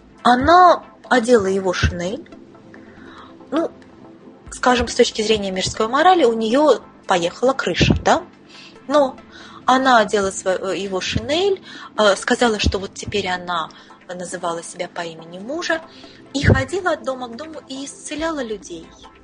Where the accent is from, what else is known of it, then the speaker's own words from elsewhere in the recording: Saint Petersburg, Russia; Но, вот, например, я из Петербурга